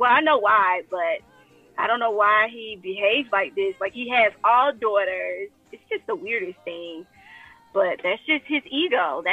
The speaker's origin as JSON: {"language": "English", "town": "Atlanta", "region": "Georgia", "country": "United States", "said": "But I'm also originally from Atlanta, Georgia. So I am a little transplant here."}